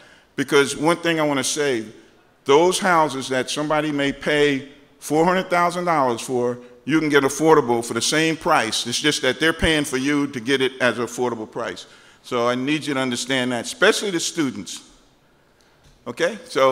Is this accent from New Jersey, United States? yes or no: yes; Lakewood, New Jersey, United States; now in Toms River, United States; Well, actually, I'm from Lakewood. I've been in Lakewood all my life, but, you know, but I did sell my house, though, and moved to Toms River.